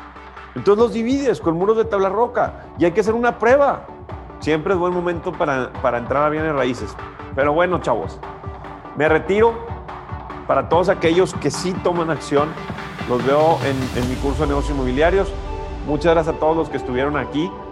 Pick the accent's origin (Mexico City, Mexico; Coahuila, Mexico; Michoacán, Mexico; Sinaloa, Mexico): Michoacán, Mexico; Morelia; Soy de Morelia. Pues en Morelia creo que hay grandes oportunidades.